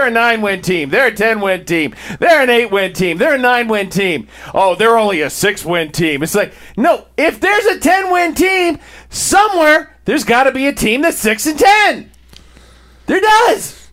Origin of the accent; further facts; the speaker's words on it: California, United States; I'm from Southern California.